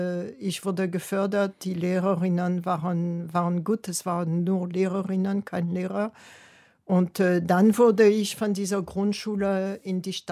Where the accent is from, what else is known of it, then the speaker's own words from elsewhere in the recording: Île-de-France, France; accent: Paris suburbs working-class accent; German is a second language; Erstmal hatte ich einen Akzent. Ich hatte einen Akzent aus den Vororten von Paris, also einen Arbeiterakzent.